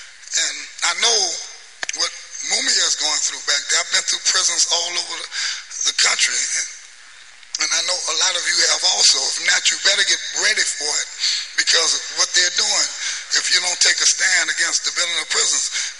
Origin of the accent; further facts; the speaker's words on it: Louisiana, United States; I'm from Louisiana.